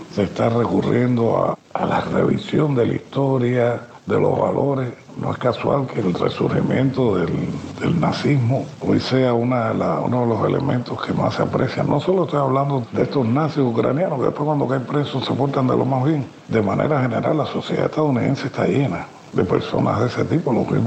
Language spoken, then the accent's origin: Spanish; Cuba; como cubano pienso que, como académico cubano, pienso que es muy positivo